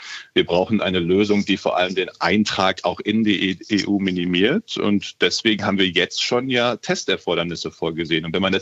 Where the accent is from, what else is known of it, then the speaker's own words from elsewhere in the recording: North Rhine-Westphalia, Germany; Um wieder meine Heimat, das Münsterland, zu nehmen.